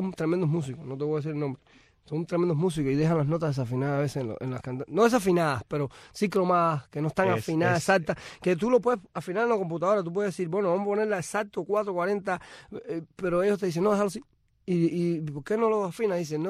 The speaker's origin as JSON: {"language": "Spanish", "region": "Havana", "country": "Cuba", "tie": "born or raised there", "said": "yo me crié en Alamar, que estaban las zonas de todos los barrios de La Habana estaban metidos ahí, yo me crié entre todo tipo de gente"}